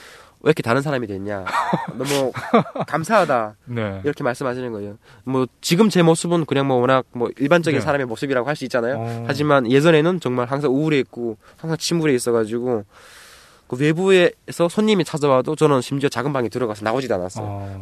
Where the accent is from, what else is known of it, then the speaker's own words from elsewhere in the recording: North Korea; 북한에서 왔다는 이유로